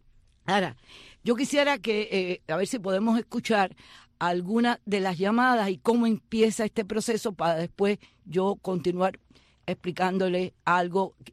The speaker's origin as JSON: {"language": "Spanish", "country": "Cuba", "said": "tanto llena mis expectativas como ser humano y como cubana"}